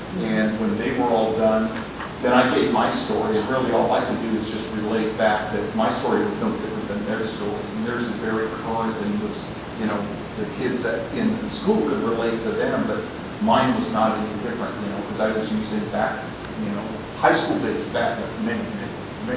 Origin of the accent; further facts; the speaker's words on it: California, United States; I'm from the Contra Costa area in Northern California.